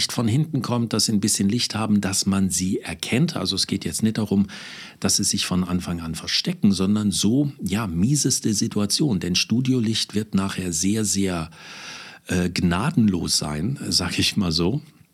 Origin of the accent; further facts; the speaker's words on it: Saarland, Germany; wie man bei uns im Saarland so schön sagt, ein paar Streifen in der Aussprache drin haben.